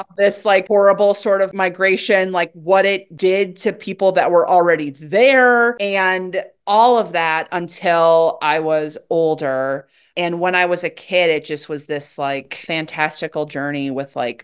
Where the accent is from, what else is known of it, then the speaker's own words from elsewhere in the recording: Minnesota, United States; And then because I grew up in Minnesota, we took little trips to see the places mentioned in the books.